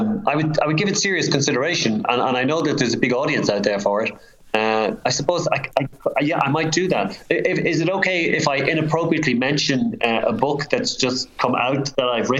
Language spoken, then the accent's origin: English; Ireland; I'm Irish, so it doesn't really bother me.